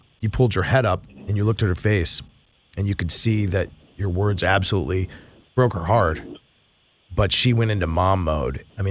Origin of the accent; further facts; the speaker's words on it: Bethesda, Maryland, United States; Because, full disclosure, I'm from nice. Bethesda, Maryland. That's my hometown.